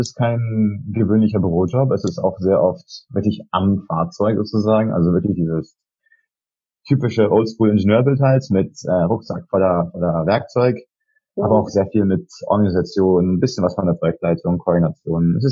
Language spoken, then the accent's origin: German; Jordan; Also ich komme ja auch aus der Gegend, ich bin in Jordanien aufgewachsen.